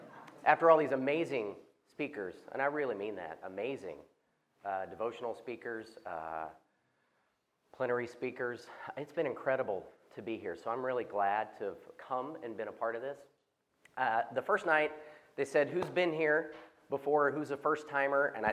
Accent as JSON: {"language": "English", "region": "Arkansas", "country": "United States", "tie": "born or raised there", "said": "He grew up in Fayetteville. I grew up in Arkansas. So I'm a Razorback fan."}